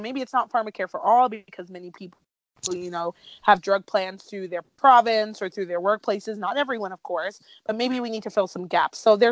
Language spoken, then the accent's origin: English; United States; well, I grew up in the States, so there was nothing covered.